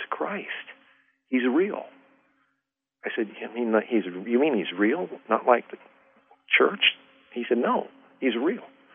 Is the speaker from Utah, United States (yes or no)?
yes; Salt Lake City, Utah, United States; born there; You know, I actually grew up in the Mormon church, Hank. I think you know that. I was born in Salt Lake City. Family, I don't know how many generations were, you know, Utah grounded and part of that church.